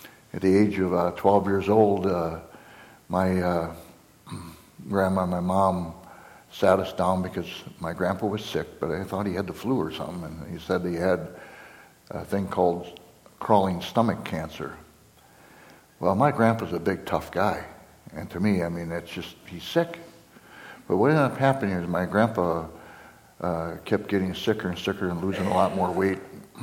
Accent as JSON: {"language": "English", "region": "Minnesota", "country": "United States", "said": "I'm from Minnesota, the southeastern part of Minnesota. Actually live on the border of Wisconsin and Iowa."}